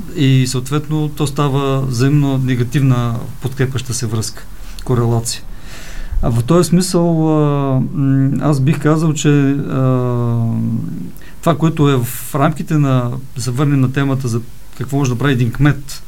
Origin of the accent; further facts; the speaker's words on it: Pleven Province, Bulgaria; понеже съм от Плевенско-Свищовски регион и мога да говоря много и за Плевен и за Свищов